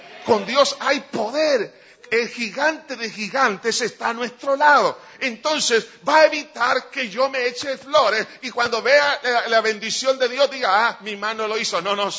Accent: El Salvador; por algo, dicen que somos guanacos.

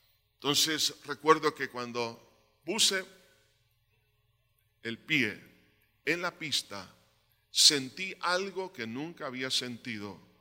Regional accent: El Salvador; Porque aunque nosotros somos ciudadanos, ¿verdad?, de nuestro país, El Salvador, hablando desde el punto de vista natural

